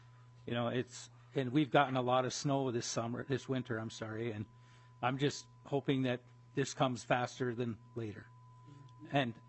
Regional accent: Ely, Minnesota, United States; Thank you, Madam Chair, Representative, and I'm from Ely.

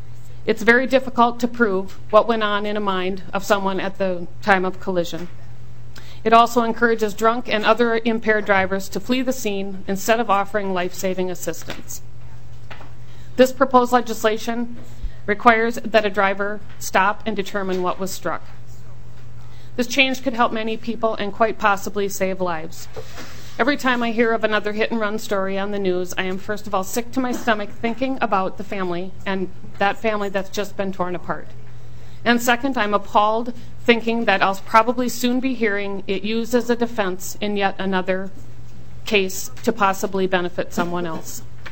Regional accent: St. Louis Park, Minnesota, United States; I'm from St. Louis Park. I live with my husband, 2 children, and I work as an accountant.

